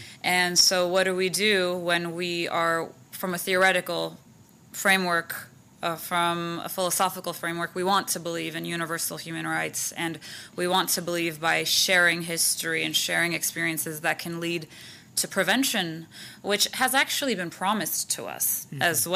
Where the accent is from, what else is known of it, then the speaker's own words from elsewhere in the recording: Armenia; we come from Armenia, which is this tiny country tucked away in the Caucasus